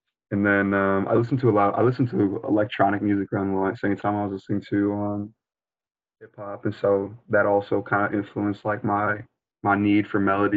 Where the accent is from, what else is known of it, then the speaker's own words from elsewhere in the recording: St. Louis, Missouri, United States; I'm 22 years old. I'm from St. Louis, Missouri, and came to Iowa State to do mechanical engineering.